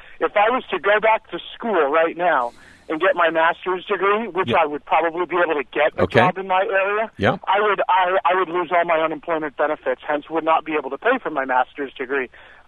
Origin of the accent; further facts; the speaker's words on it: New Hampshire, United States; I'm from New Hampshire, obviously